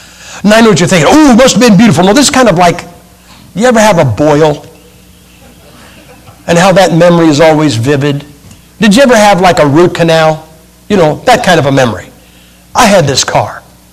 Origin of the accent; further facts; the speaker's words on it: Massillon, Ohio, United States; that car is sitting in my hometown of Massillon, Ohio.